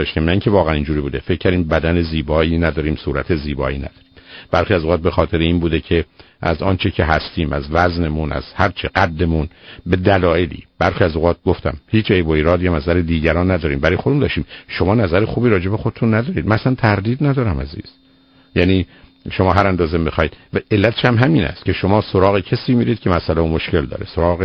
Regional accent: Iran; من ایرانی هستم

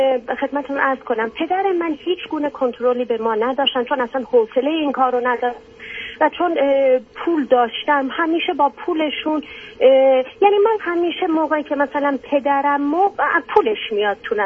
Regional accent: Iran; moved away; من چون خودم اینجا هستم، من خارج از ایران هستم

